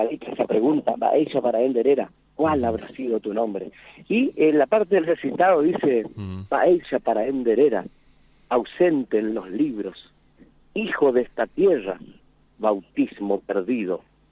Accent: Bonpland, Corrientes, Argentina; O sea, fíjate, Bonpland, mi pueblo, para mí es como, lo pienso y lo imagino como una revalorización

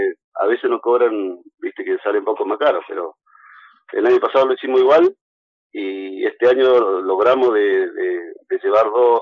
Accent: Laguna Blanca, Río Negro, Argentina; yo soy rural, ¿viste? Soy de Laguna Blanca, me crié en esos pagos, fui a la escuela 180 de ahí de Laguna.

